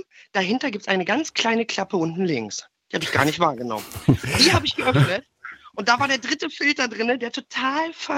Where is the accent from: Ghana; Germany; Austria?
Ghana; Und ich finde es aber auch immer wieder interessant, gerade bei uns in Ghana, wie die Menschen auch die Maschinen umbauen und umfunktionieren.